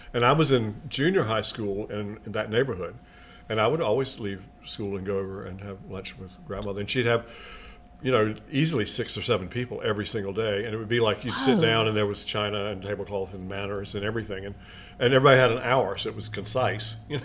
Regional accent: New Bern, North Carolina, United States; we had a lot of seafood because I'm from New Bern's right on the coast

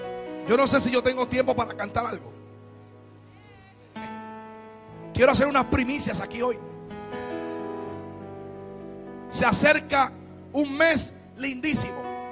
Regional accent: Aguadilla, Puerto Rico; Lo vamos a celebrar donde todo comenzó. Mi pueblo, Aguadilla.

